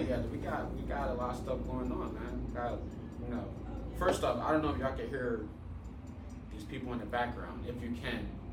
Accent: Edgewood, Maryland, United States; now in Oceanside, United States; So, Edgewood, Maryland is where I'm from.

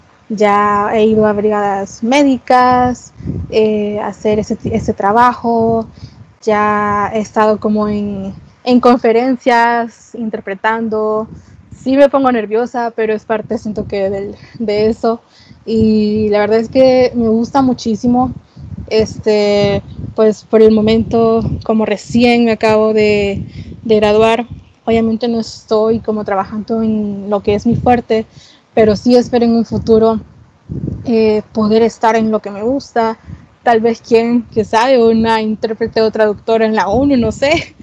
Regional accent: El Salvador; terminé mi carrera universitaria, que son 5 años de estudio aquí en mi país, El Salvador.

